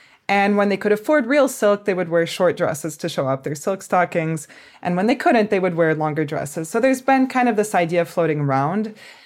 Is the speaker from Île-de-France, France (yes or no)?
yes; Paris, Île-de-France, France; I grew up in Paris, France, which is the capital of fashion.